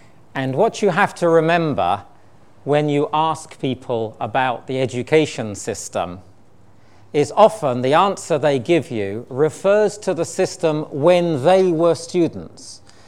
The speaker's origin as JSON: {"language": "English", "country": "United Kingdom", "tie": "born or raised there", "said": "I am British. I was born in Britain. I was educated mainly in Britain. But I have also worked and studied in many other education systems in the world. So roughly half of my life has been spent outside of Britain"}